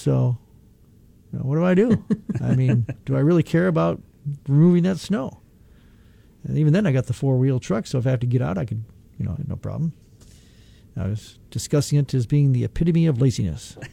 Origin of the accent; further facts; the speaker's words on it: Michigan, United States; I mean, we're from Michigan. We'll find ways to deal with it.